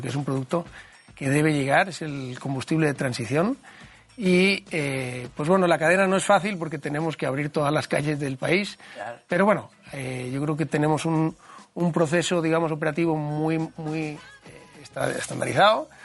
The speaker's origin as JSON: {"language": "Spanish", "town": "Alicante", "region": "Valencian Community", "country": "Spain", "said": "Yo soy de Alicante. Ah. Mi apellido viene de un pueblo catalán."}